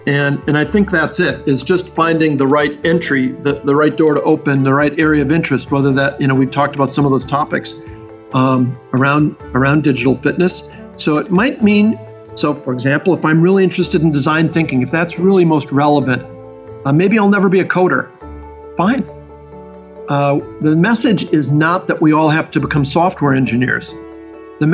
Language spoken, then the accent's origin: English; Wisconsin, United States; So I grew up in, I'm from the Midwest. I'm from Wisconsin. I grew up in a small town in Wisconsin